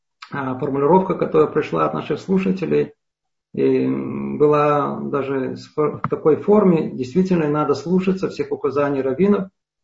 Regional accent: Russia; мы, Балей Тшува, выходцы из России

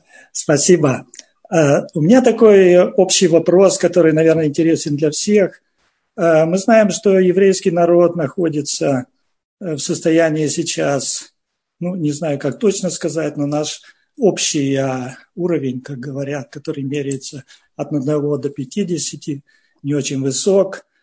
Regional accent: Russia; moved away as an adult; Мы приехали из России в возрасте где-то 40 лет.

